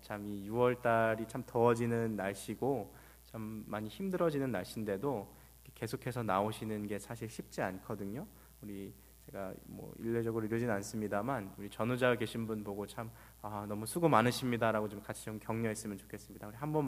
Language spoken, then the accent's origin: Korean; South Korea; 제가 원래는 이 지방 출신이어서